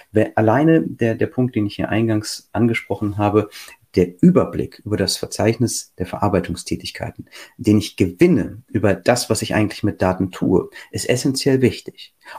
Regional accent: Lower Saxony, Germany; weil ich als Niedersachse immer diese Beispiele direkt vor der Nase habe.

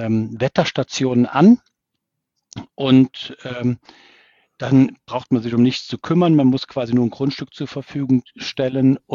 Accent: Rhineland-Palatinate, Germany; ich bin ein Kind des Ahrtals und das auch sehr gerne.

